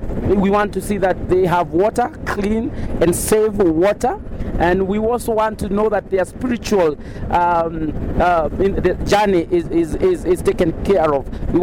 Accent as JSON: {"language": "English", "region": "Western", "country": "Kenya", "tie": "born or raised there", "said": "I grew up in a very humble village west of Kenya, a very small village, and I grew among eight siblings. My father was a peasant farmer"}